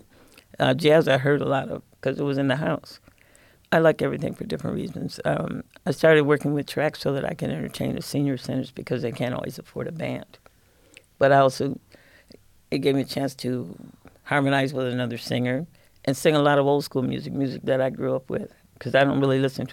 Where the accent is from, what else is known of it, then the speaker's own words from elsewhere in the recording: Lansing, Michigan, United States; moved away as an adult; now in Toledo, United States; In 1968, I decided I wanted to see what it was like to live in Toledo. I grew up in Lansing, but I decided, Toledo's not that far.